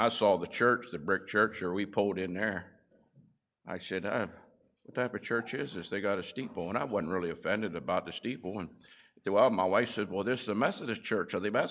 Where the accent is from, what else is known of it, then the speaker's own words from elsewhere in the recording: Gettysburg, Pennsylvania, United States; I'm from Gettysburg, Pennsylvania, New Oxford.